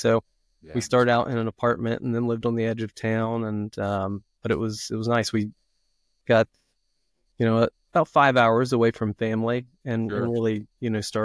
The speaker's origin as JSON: {"language": "English", "region": "Ohio", "country": "United States", "tie": "born or raised there", "lives_now": "Dayton, United States", "said": "So Whitney and I grew up in Ross County, just east of Dayton, where we live now."}